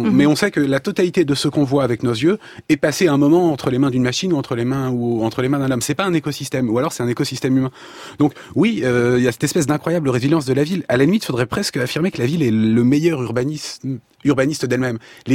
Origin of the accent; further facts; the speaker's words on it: Île-de-France, France; now in Paris, France; Je suis parisien depuis 10 ans et j'ai passé plus de 10 ans en Essonne quand j'étais adolescent.